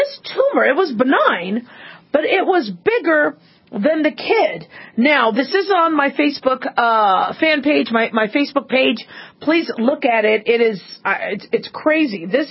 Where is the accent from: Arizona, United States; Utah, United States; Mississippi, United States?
Arizona, United States; Phoenix; You know, I grew up in Phoenix. It was very hot.